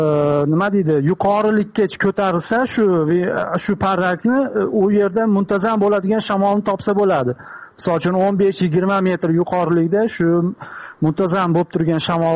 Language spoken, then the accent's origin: Uzbek; Andijan Region, Uzbekistan; now in Moscow, Russia; Men hozir Moskva shahridaman, Moskvadaman o'zim. Andijon viloyatida tug'ilganman, lekin kecha kuni uy bilan gaplashganimda biz Andijon viloyati Izboskan tumani yangi qishlog'idanmiz.